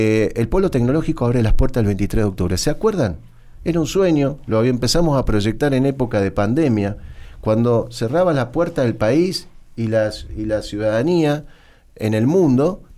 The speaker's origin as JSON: {"language": "Spanish", "region": "Neuquén", "country": "Argentina", "said": "Eso es neuquino, eso es, somos los neuquinos."}